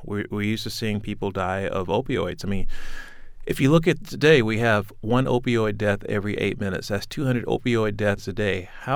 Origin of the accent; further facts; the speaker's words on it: United States; so I've never been to Africa. I've never really called myself African-American. I'm just an American who's black.